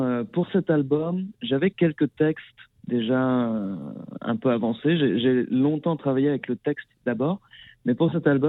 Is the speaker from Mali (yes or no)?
no; France; je suis français.